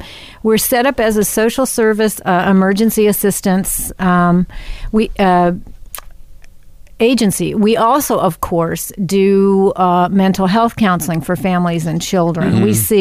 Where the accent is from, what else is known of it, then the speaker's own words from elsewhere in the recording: Los Angeles, California, United States; I was raised in L.A.